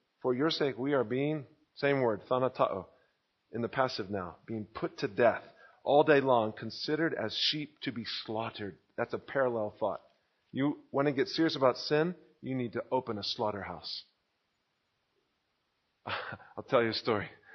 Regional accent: Texas, United States; This is growing up in Texas.

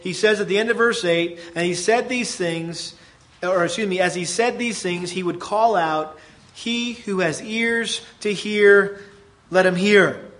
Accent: Massachusetts, United States; I grew up in Massachusetts, and we had a huge garden

